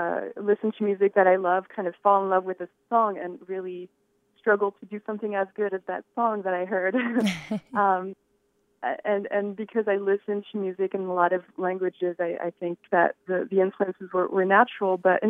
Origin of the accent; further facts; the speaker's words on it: France; now in United States; I was born in the U.S., but I grew up in France, and my mom is originally from Shanghai, China, and my dad is French. Even though I grew up in France